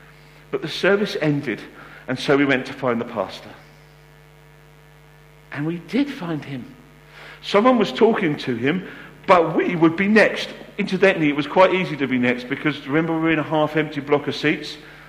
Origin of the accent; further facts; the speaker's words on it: United Kingdom; We waited our turn. We're British after all.